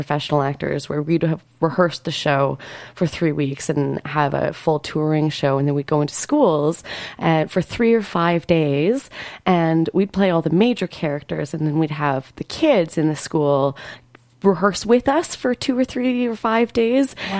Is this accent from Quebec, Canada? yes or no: no; Edmonton, Alberta, Canada; And I'm from Edmonton, so that was convenient.